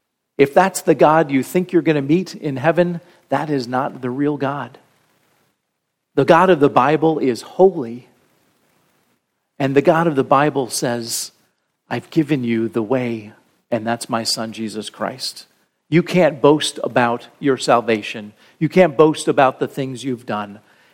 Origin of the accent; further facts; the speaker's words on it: Ireland; my mom loves tea. And being Irish, we just loved getting her things to go along with tea.